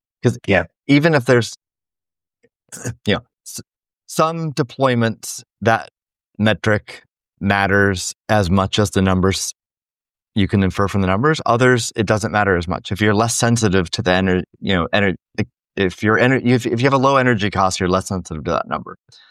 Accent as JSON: {"language": "English", "region": "Iowa", "country": "United States", "said": "I'm from Iowa. There's no Steak and Shakes in Iowa, at least when I grew up."}